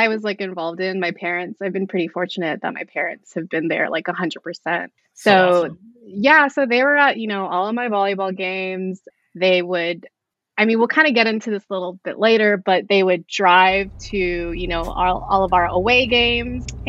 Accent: Japan; I grew up in Japan, but I went to a military base, middle school and high school.

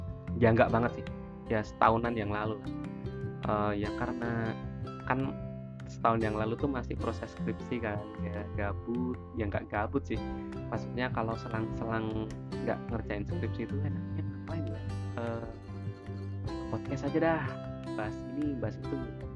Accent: Central Java, Indonesia; sorry kalau bahasaku agak medok ya, karena aku orang Jawa yang logatnya sangat Jawa sekali.

